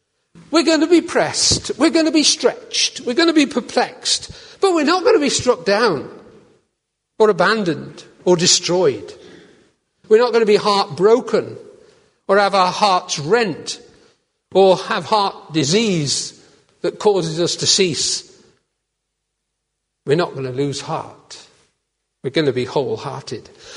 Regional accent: Worcester, West Midlands, United Kingdom; I come from Worcester. Worcester had a wonderful porcelain works.

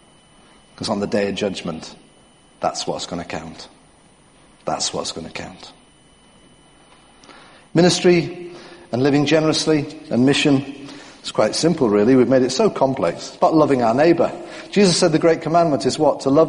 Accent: North East England, United Kingdom; I did get angry because I'm a Geordie.

